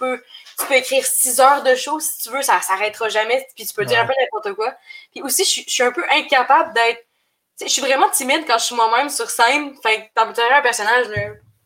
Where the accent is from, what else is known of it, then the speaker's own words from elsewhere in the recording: Quebec, Canada; Oui, moi, je suis plus dans le coin de Portneuf. Genre, le petit village, là, où il y a plus d'habitants, de vaches que d'habitants.